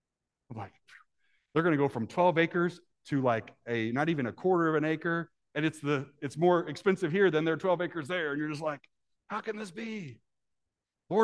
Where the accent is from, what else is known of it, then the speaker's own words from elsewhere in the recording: Decatur, Illinois, United States; I grew up in Decatur, Illinois, flat as a pancake. You could see the horizon from my house.